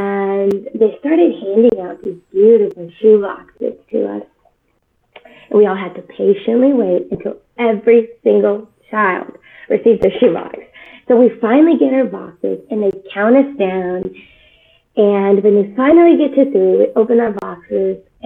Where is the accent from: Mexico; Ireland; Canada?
Mexico; northern Mexico; she took my siblings and I to go live with her in the northern part of Mexico. So from a young age, I grew up in Mexico.